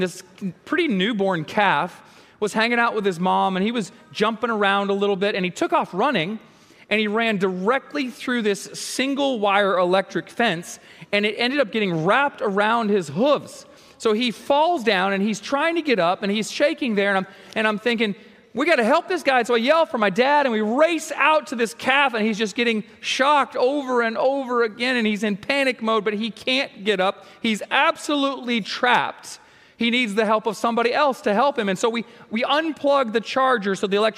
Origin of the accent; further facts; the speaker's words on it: Tennessee, United States; I grew up in Northeast Tennessee on this farm right here.